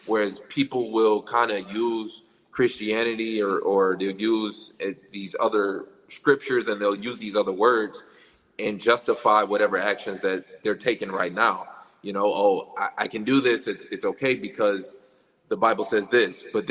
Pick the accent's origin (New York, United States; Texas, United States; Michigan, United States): Michigan, United States; Detroit; growing up in Detroit and being around nothing but black people